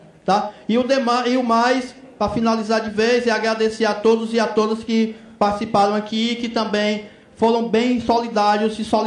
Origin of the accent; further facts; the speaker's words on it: Ceará, Brazil; eu sou do Ceará.